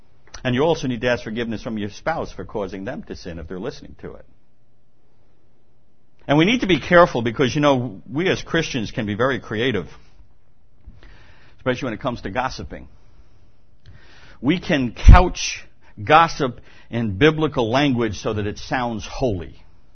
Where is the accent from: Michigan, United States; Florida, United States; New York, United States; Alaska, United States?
New York, United States; Well, we're from New York. I can do better than that.